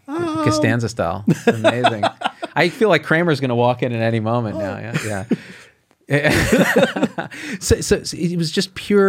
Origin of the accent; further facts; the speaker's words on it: New Jersey, United States; born there; My family's from India, but I was born in New Jersey.